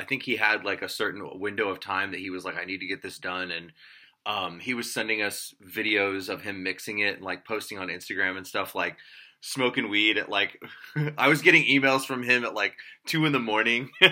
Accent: St. Louis, Missouri, United States; You know, I'm a Midwest kid. I'm from St. Louis.

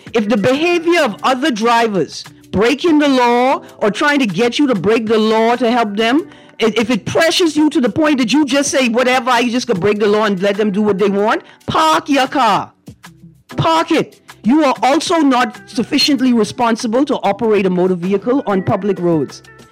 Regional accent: San Salvador, Bahamas; Don't just call me Bahamian. My roots are in San Sal.

